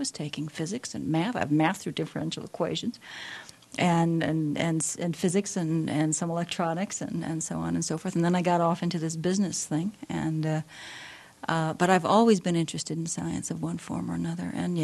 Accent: Chicago, Illinois, United States; born there; moved away as an adult; now in Oregon, United States; Of course, I was born in Chicago. I'm actually I was from Illinois in the beginning. Moved to Oregon after I got married

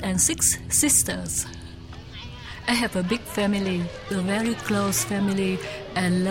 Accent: Da Lat, Lâm Đồng, Vietnam; English is a second language; I was born in Da Lat, Vietnam. Da Lat usually in my head because it's a very beautiful city. Lakes, hills, all the pine tree, all the flowers year round.

